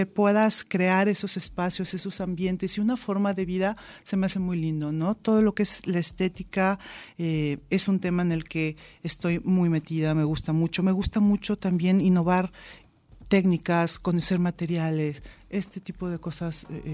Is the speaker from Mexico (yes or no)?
yes; Guadalajara, Jalisco, Mexico; Yo nací aquí en Guadalajara. Siempre he vivido en Guadalajara. Mi familia es de Guadalajara